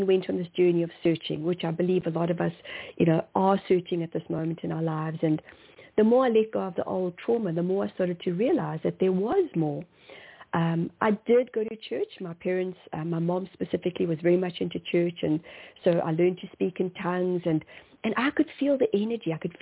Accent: South Africa; also born or lived in Zimbabwe; as Africans, so I was born in Zimbabwe, and then we moved to South Africa.

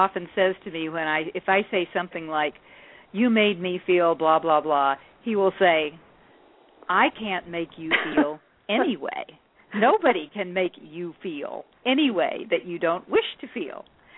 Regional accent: the South, United States; Well, yes, and I was just smiling because I grew up in the South also

